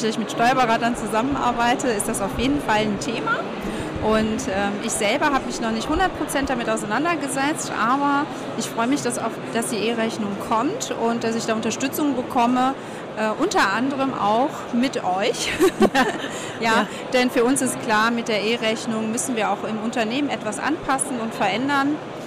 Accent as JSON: {"language": "German", "town": "Meerbusch", "region": "North Rhine-Westphalia", "country": "Germany", "said": "Ich komme hier aus Meerbusch"}